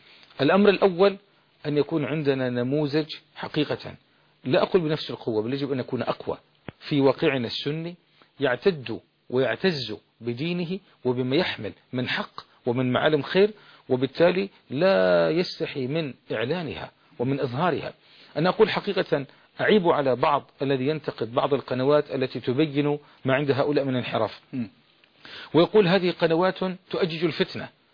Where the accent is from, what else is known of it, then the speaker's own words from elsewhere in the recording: Lebanon; كما قيل عندنا في لبنان